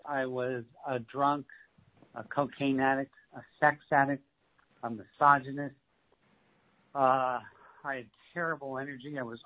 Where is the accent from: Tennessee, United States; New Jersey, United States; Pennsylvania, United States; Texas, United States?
Pennsylvania, United States; Scranton; born there; I was born in Scranton, Pennsylvania, and I was born in a family that was rough. We're Irish, Italian, and Catholic